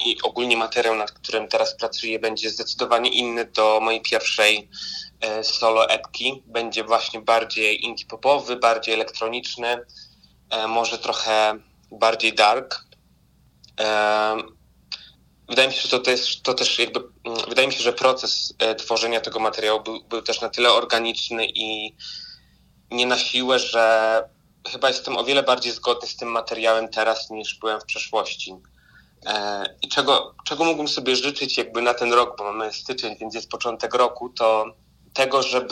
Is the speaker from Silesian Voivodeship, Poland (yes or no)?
yes; Katowice, Silesian Voivodeship, Poland; Więc wracam gdzieś tam do swoich korzeni, bo jestem z Katowic.